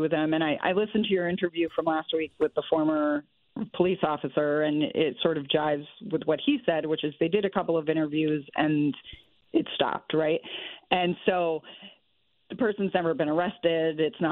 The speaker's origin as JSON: {"language": "English", "town": "Glastonbury", "region": "Connecticut", "country": "United States", "tie": "born or raised there", "said": "I grew up in Glastonbury while it was happening."}